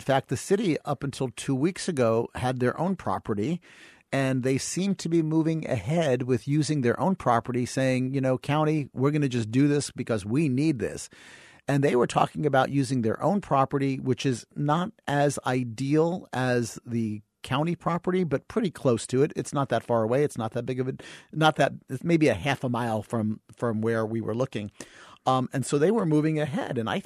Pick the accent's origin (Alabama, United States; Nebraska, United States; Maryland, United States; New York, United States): New York, United States; Brooklyn; I'm from Brooklyn, so service on the hour is a good thing.